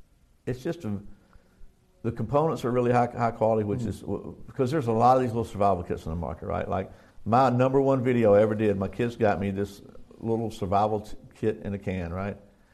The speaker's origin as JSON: {"language": "English", "country": "United States", "said": "you know, I'm American. I want to support American"}